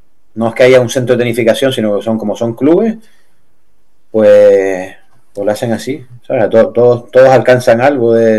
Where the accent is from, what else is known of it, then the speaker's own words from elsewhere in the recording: Canary Islands, Spain; Yo soy canario y yo estaba ahí y yo estaba deseando venir para acá los fines de semana cuando pudiera.